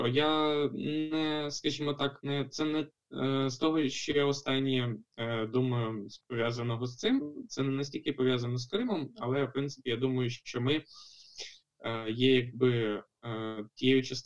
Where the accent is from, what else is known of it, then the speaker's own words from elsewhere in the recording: Crimea, Ukraine; я там відповідаю, що я з Криму, і це в комбінації з українською мовою